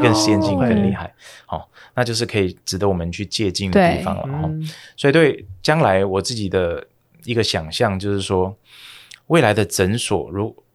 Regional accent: Taiwan; 我们台湾人呢他们是越洋要飞到日本

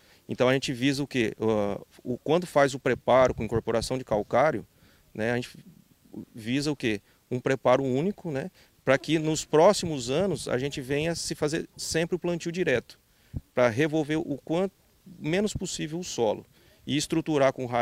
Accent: Paraná, Brazil; eu sou do Paraná, a gente desenvolve integração lavoura-pecuária lá

